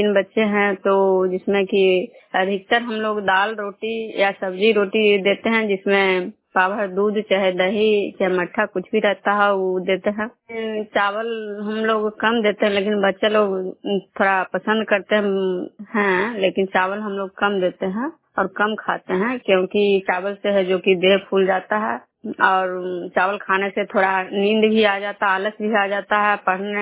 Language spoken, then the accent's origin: Hindi; Bishnupur, Bihar, India; मैं बिष्णुपुर ग्राम खजुरा पंचायत नालंदा जिला नगर नौसा प्रखंड के निवासी हूँ।